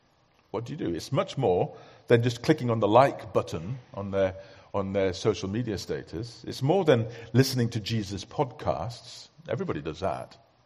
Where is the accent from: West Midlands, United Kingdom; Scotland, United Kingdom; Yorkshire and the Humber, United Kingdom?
Yorkshire and the Humber, United Kingdom; I'm a Yorkshireman, and yet not even a pound.